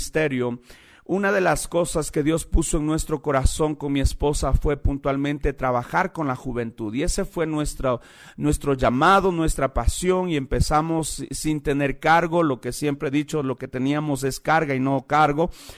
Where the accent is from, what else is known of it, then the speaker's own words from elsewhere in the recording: Ecuador; soy muy latino, muy ecuatoriano, y mis raíces son de raíces indígenas